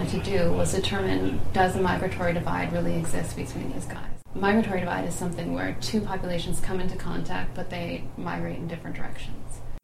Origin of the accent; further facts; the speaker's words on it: Ontario, Canada; So I grew up in Ontario, where every kid is familiar with the northern cardinal.